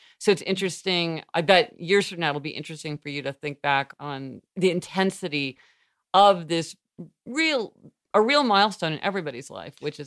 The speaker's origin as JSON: {"language": "English", "region": "Missouri", "country": "United States", "said": "because being from Missouri, there weren't that many people from Missouri when I went to college."}